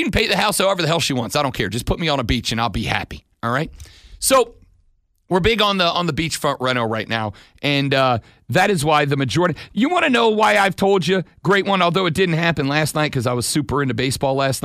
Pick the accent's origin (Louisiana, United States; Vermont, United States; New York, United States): Louisiana, United States; New Orleans; My goal is to retire to New Orleans, Louisiana. As my hometown, it is the best city on the face of planet Earth.